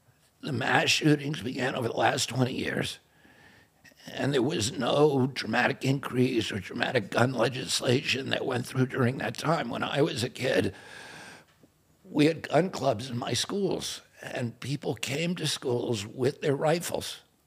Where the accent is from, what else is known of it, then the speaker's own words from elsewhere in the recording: Virginia, United States; born there; also born or lived in Alabama / South Dakota; I was born in Virginia. I lived 2 years in Alabama. I lived a year in rural South Dakota.